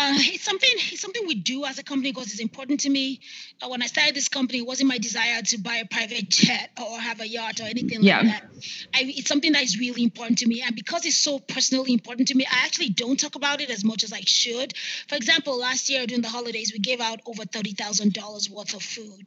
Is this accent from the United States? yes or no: no; Nigeria; Growing up in Nigeria, and I think the same for a lot of people growing up in developing countries, you're used to eating actual food, right?